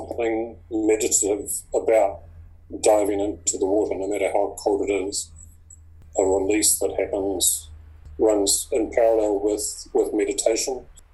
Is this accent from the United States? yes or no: no; Whangarei, Northland, New Zealand; Growing up in Whangarei, mangroves were then regarded as the weeds or the scruffy peripheral border of the harbour